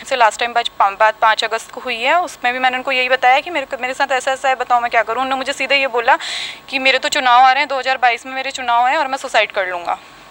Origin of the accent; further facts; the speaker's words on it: Dwarahat, Uttarakhand, India; now in Dehradun, India; और मैं द्वाराट की रहने वाली हूँ। अभी यहाँ पे राजपुर रोड में यहाँ पे रिश्पना पुल के पास रह रही हूँ।